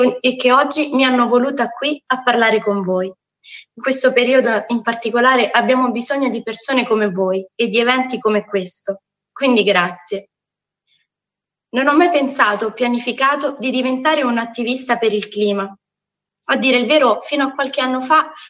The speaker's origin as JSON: {"language": "Italian", "region": "Abruzzo", "country": "Italy", "tie": "born there", "said": "sono nata in Abruzzo circa 9.125 giorni fa. Sono figlia dell'inverno, dato che venne alla luce il giorno 3 di gennaio."}